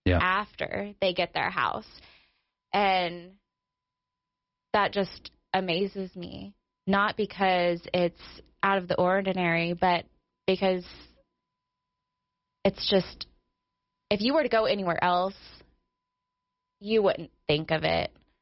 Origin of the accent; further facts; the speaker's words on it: Cody, Wyoming, United States; I'm from Cody, so we came back to Wyoming and really just trying to make a better life and a safer life for my kids.